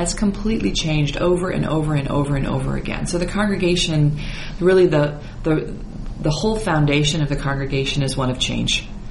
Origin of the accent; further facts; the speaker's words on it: Iowa, United States; now in New York, United States; So I come from Iowa. I was born and raised in Iowa.